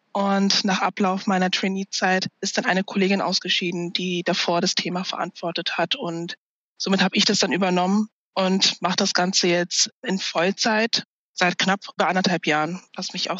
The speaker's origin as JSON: {"language": "German", "town": "Bielefeld", "region": "North Rhine-Westphalia", "country": "Germany", "tie": "born or raised there", "lives_now": "Frankfurt, Germany", "said": "Meine Wurzeln liegen in Angola. Meine Eltern sind 92 aus Angola nach Deutschland geflüchtet aufgrund des Bürgerkriegs und ich bin dann in Bielefeld geboren und aufgewachsen. Lebe seither in Deutschland mit einigen Ausnahmen, wo ich dann auch Auslandsstationen hatte und jetzt seit knapp 4 Jahren in Frankfurt."}